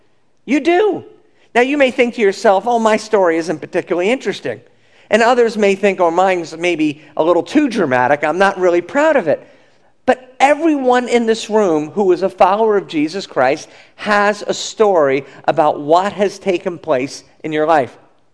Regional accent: South Huntington, New York, United States; And she said, "Well, I was raised in South Huntington." I said, "You were, so was I."

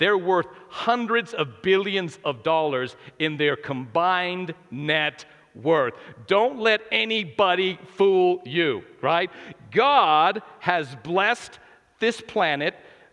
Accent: New Mexico, United States; I was born and raised in New Mexico.

